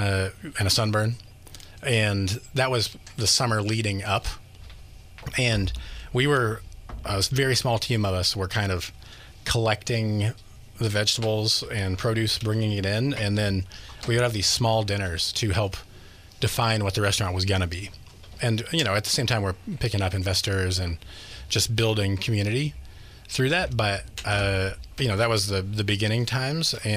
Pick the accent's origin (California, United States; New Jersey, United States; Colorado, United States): Colorado, United States; And unfamiliar to me, I was originally from Colorado. And that was like the first smell of magic.